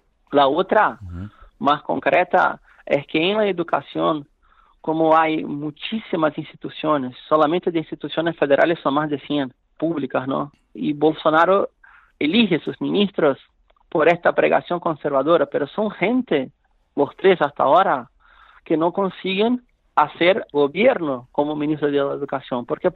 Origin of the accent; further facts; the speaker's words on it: Brazil; Spanish is a second language; Ahora, como brasileño aquí, de clase media, estoy tranquilo